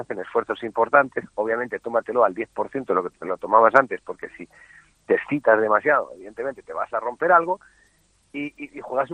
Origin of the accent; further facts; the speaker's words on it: Valencia, Valencian Community, Spain; yo también sé que de aquí en Valencia somos muy de este